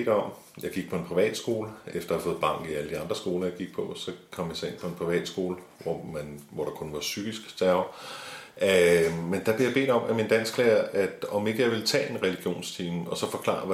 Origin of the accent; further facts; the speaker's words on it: Capital Region of Denmark, Denmark; born there; jeg er født og opvokset i Jehovas vidner. Min familie boede på Bornholm, da jeg blev født.